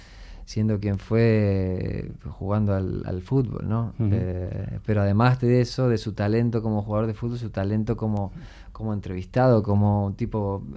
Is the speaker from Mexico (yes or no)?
no; Argentina; músico que es para mí el Maradona del rock argentino. Fue parte de uno de los grupos fundacionales del rock en mi país